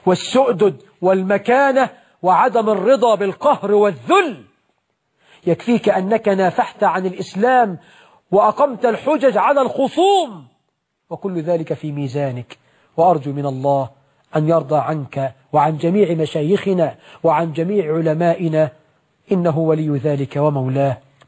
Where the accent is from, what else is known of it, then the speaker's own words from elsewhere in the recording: Egypt; وأسأل الله عز وجل أن يجعل بلدنا مصر أمنا أمانا رخاء سخاء